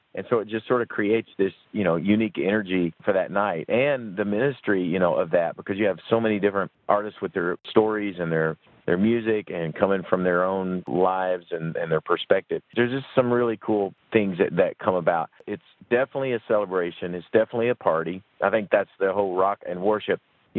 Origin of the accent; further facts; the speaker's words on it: Paducah, Kentucky, United States; the Wild Mouse was a terrifying, death-defying roller coaster that came into my hometown of Paducah, Kentucky, when I was a little boy of about 6, 7, 8 years old.